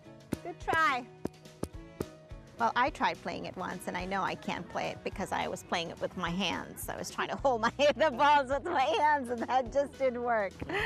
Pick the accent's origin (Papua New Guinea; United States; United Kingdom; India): India; Goa; So I grew up with chickens in Goa, in India. And I remember my childhood running to the coop trying to gather these eggs when I was young.